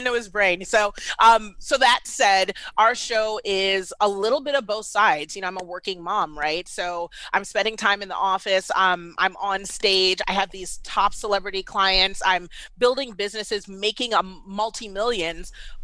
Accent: Washington, District of Columbia, United States; also born or lived in Baltimore; now in Atlanta, United States; I am. So like, I was born and raised in D.C. Went okay. to Hopkins, and like, you know, my husband's

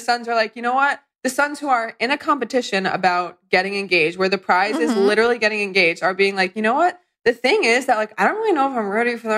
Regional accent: Connecticut, United States; I could tell 17 stories off the top of my head about growing up in Northwestern Connecticut.

